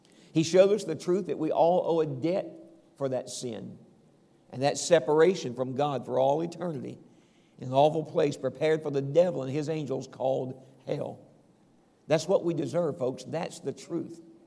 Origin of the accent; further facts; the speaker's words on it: the South, United States; I'm from the South, so what do you call it up here?